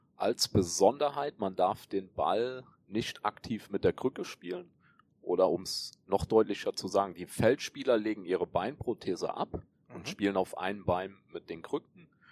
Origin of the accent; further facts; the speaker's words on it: Rhineland-Palatinate, Germany; ich bin geboren und aufgewachsen in der schönen Eifel, unweit vom Nürburgring. Und ja, auch das Plattdeutsch, was wir in der Eifel haben, könnte ich auch noch zum Besten geben, aber ich bemühe mich, beim Hochdeutsch zu bleiben.